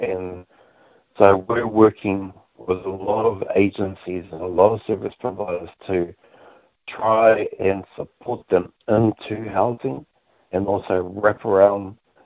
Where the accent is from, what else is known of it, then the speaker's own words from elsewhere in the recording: New Zealand; You know, that is how we introduce ourselves. And the idea is, it's what we do as Māori, you know. We're Manaaki, we look after one another